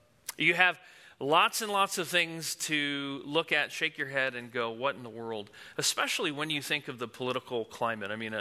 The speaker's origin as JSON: {"language": "English", "region": "New Jersey", "country": "United States", "moved": "as an adult", "said": "I came from New Jersey when I was about 20 years old to attend the Master's University"}